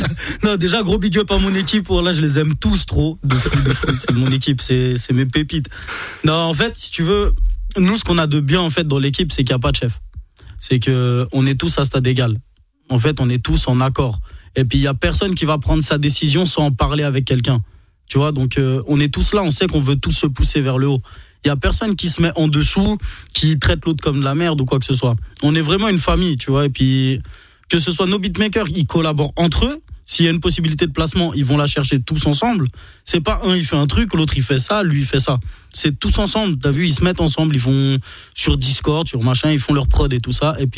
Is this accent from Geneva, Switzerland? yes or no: yes; Geneva, Switzerland; Ouais, moi, j'ai grandi à Genève. Après, je suis venu ici.